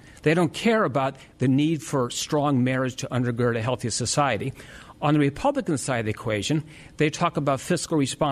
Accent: Connecticut, United States; But my only intentions in starting this was my home state of Connecticut.

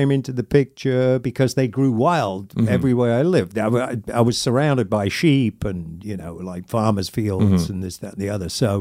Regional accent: Sheffield, Yorkshire and the Humber, United Kingdom; my hometown or close to my hometown of Sheffield

